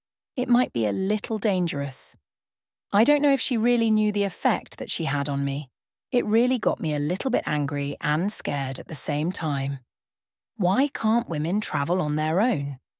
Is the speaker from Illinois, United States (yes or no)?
yes; Illinois, United States; places that were really close to my home state, Illinois, like Philadelphia or Missouri